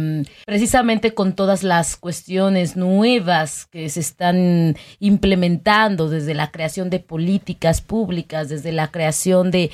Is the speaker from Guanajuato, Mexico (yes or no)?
yes; León, Guanajuato, Mexico; yo misma soy de León, Guanajuato.